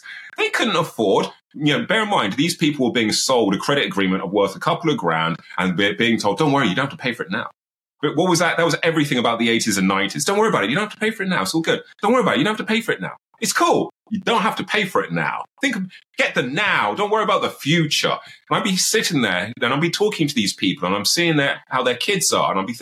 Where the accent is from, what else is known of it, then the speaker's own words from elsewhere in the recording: Birmingham, West Midlands, United Kingdom; I grew up in the middle of the poll tax riots era. I grew up in Birmingham, in Bordesley, you know, where the Peaky Blinders are from.